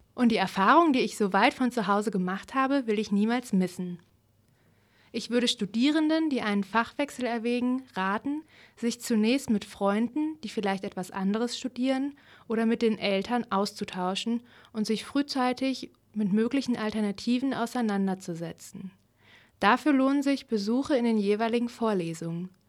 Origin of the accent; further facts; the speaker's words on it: Schleswig-Holstein, Germany; now in Ulm, Germany; die Entfernung von Ulm zu meiner Heimatstadt in Schleswig-Holstein hatte ich unterschätzt